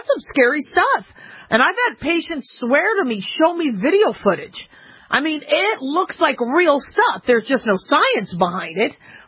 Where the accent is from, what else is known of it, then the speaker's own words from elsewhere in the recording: Phoenix, Arizona, United States; where I actually went to school in Phoenix. I grew up in Phoenix, Arizona.